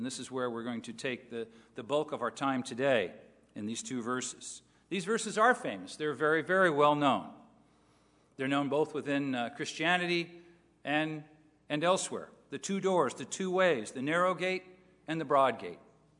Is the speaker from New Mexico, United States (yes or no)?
no; California, United States; So, I knew where I had to work, being a Californian, and I'm used to a what? A freeway.